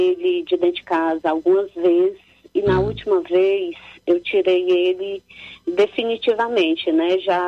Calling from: Fortaleza, Ceará, Brazil; De algum lugar de Fortaleza.

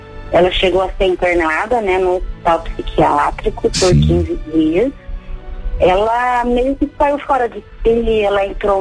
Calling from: Magda, São Paulo, Brazil; Eu falo de Magda, São Paulo.

